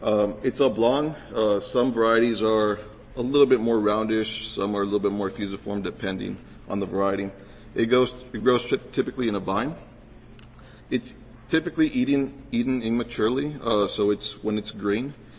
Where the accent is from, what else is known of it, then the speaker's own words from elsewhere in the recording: Texas, United States; There, where I'm specifically from Hidalgo County, 17.